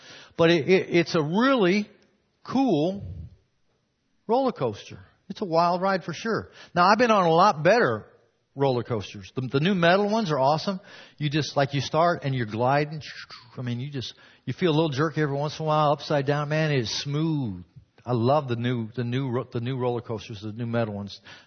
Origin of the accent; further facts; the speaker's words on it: St. Louis, Missouri, United States; I grew up in the St. Louis area, and when I was a kid, they built this roller coaster called the Screaming Eagle.